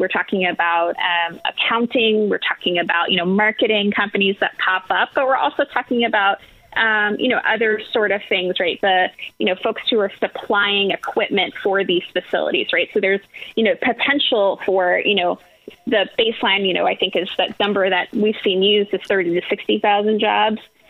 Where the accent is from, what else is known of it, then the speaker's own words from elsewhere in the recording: New York, United States; I can speak to New York much better, obviously, because that's my home state.